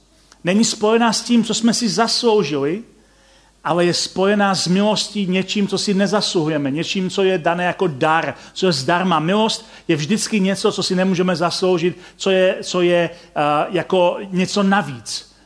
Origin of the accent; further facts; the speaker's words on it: Silesia, Czechia; Já jsem ze Slezska původem.